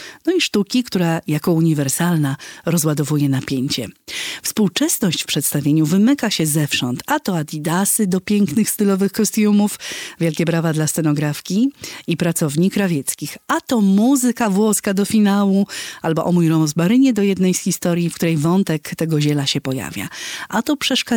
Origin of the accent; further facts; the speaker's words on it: Łomża, Podlaskie Voivodeship, Poland; Ja go zapamiętam, bo oboje jesteśmy z Łomży.